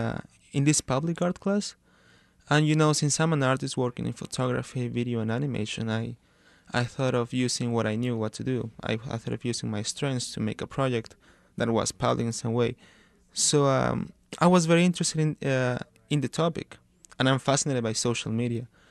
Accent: Peru; moved away as an adult; also born or lived in Spain; now in United States; I was born in Spain. I lived there until I was 7, and I moved to Peru. And I applied to many schools in the U.S. right after high school.

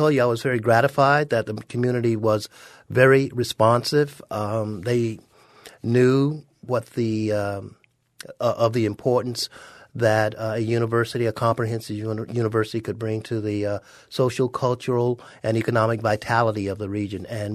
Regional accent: Florida, United States; it's my home state. I was born in Florida, so it makes it special in my heart.

